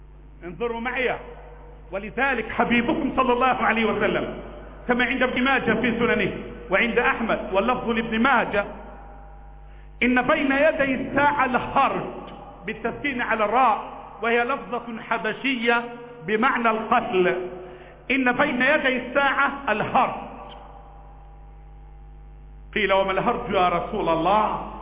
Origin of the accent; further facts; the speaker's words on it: Egypt; نحن ابناء مصر